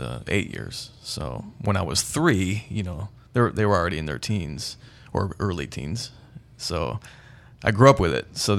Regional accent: Hobart, Indiana, United States; also born or lived in Glen Park; I grew up in Glen Park. Well, I was very young. I mean, we moved when I was six. But I do remember kindergarten at St. Mark's and part of first grade at St. Mark's. And then we moved to what eventually became Hobart, Indiana.

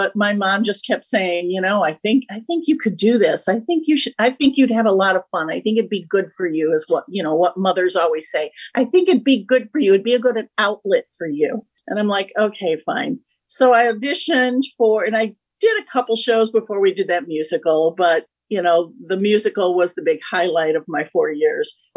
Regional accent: Hammond, Indiana, United States; I grew up in Hammond, Indiana, attended Ala Harding Elementary, and graduated from Hammond Morton High School

